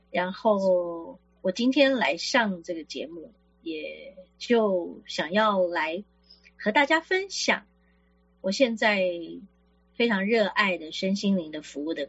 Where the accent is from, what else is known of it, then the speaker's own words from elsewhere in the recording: Taipei, Taiwan; 我来自台北哈。